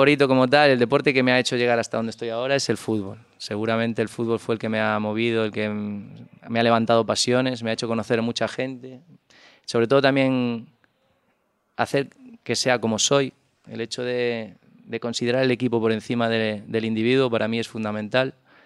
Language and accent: Spanish; Galicia, Spain; moved away; me imagino que por el acento ya te irás dando cuenta que no soy de aquí, ¿no? Por supuesto. Sí, soy de Galicia y llevo ya aquí... Lo que pasa es que llevo aquí como 13 años en Canarias, con lo cual casi soy un 25, un 30% canario.